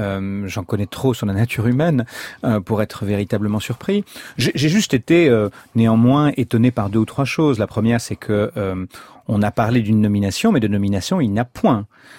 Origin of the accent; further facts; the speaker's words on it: Nouvelle-Aquitaine, France; parce que l'île de Ré, c'est le territoire de mon enfance. Moi, je suis né en Charente, et donc, quand vous êtes charentais, le littoral le plus proche, c'est l'île de Ré.